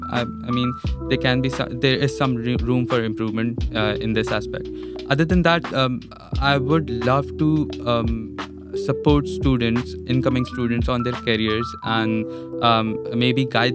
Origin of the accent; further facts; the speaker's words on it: Pakistan; English is a second language; now in United Kingdom; here in the UK, like I'm from Pakistan, right?